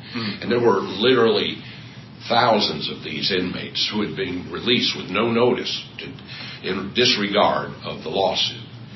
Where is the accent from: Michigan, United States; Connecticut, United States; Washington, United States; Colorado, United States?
Connecticut, United States; And all of the people I grew up with in Connecticut were John Kennedy fans, Democrats.